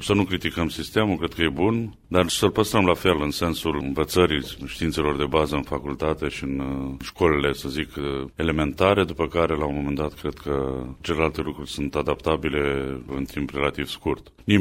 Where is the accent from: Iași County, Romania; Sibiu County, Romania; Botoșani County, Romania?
Iași County, Romania; Pașcani; moved away as an adult; A fost o perioadă după ce am plecat din Pașcani, bineînțeles, aveam bunici, rude, îmi întorceam cu mare plăcere să-i văd. A fost o perioadă în timpul facultății până am plecat în străinătate